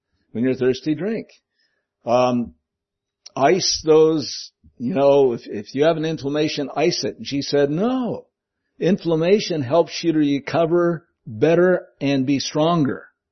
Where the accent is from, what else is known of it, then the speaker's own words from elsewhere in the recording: Chinook, Montana, United States; I grew up with in Chinook, Montana, and there was a girl in our class called Helen.